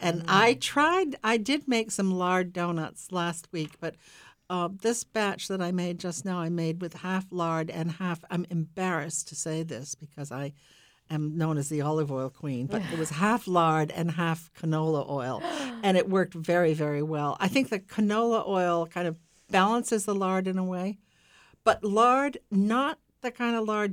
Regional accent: Maine, United States; It's the only kind I ever, it's what I grew up eating in Maine.

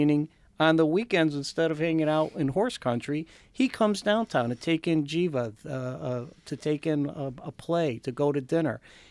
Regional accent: Mendon, United States; He loves living out. In fact, he lives in my hometown of Mendon.

